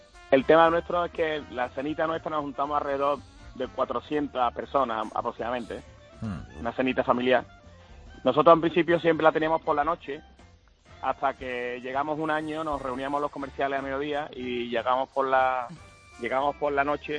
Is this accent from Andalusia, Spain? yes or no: yes; Seville, Andalusia, Spain; A mediodía llegan los compañeros de fuera, somos de Sevilla